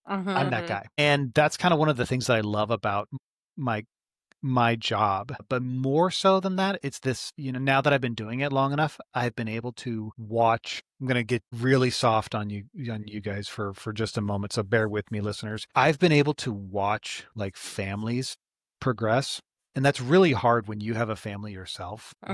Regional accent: Astoria, Oregon, United States; Listen, it's like, I'm from Astoria. It's like, I'm just here on vacation.

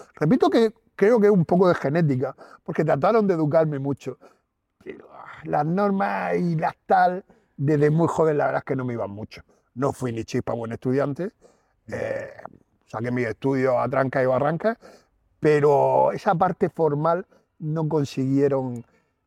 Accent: Murcia, Region of Murcia, Spain; yo soy de Murcia. O sea, yo nací, mi madre dice que soy el segundo que nació en el Hospital de la Vega de Murcia y tal, pero me une con Cartagena muchísimas cosas.

